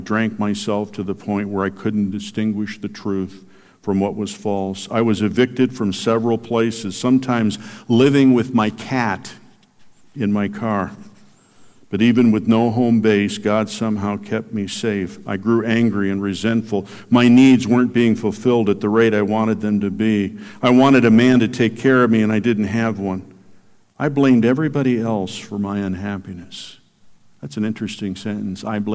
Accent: Grand Rapids, Michigan, United States; moved away as an adult; now in Dallas, United States; I moved from my hometown of Grand Rapids, Michigan, to Dallas, following after a man I liked.

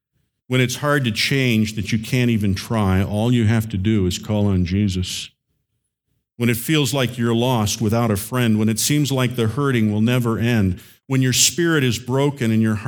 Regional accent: Chicago, Illinois, United States; I grew up in the Chicago area

